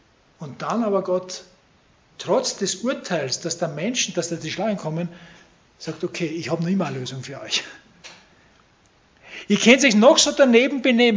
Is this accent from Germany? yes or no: no; Vienna, Austria; wo ich aufgewachsen bin, stehe, im 17. Bezirk, Richtung Wienerwald aussehe, Neuwaldeck, Dornbach